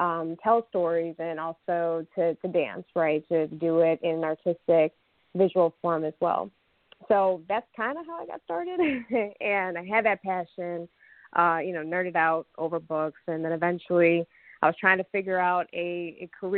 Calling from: Atlanta, Georgia, United States; Actually, this is, in fact … calling in from the Atlanta area.

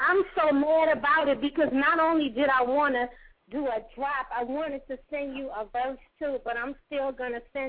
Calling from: Columbus, Georgia, United States; I'm calling from Columbus, Georgia

